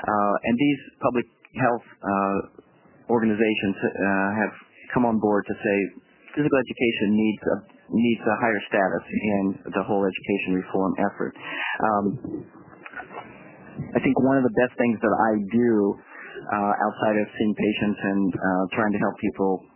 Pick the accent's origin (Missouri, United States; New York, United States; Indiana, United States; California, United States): Indiana, United States; I mean, I grew up in Indiana where and played sports in high school, basketball kind of gets in your blood.